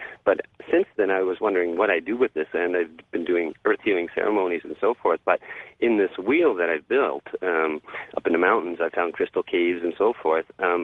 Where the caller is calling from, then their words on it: Vancouver, British Columbia, Canada; Vancouver, BC.